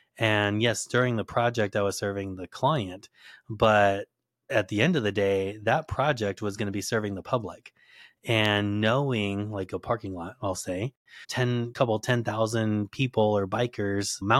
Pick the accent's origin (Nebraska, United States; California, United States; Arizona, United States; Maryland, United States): Arizona, United States; Phoenix; So I grew up here in Phoenix and went to Arizona State University.